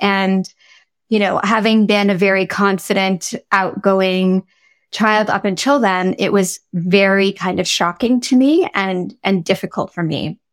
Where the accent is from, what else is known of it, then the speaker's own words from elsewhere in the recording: East Coast, Canada; I grew up on the East Coast of Canada. My parents immigrated from India in the 70s.